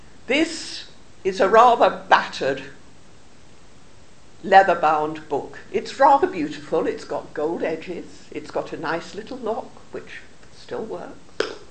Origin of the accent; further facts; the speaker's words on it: United Kingdom; We are typically British. We don't often share our excitement.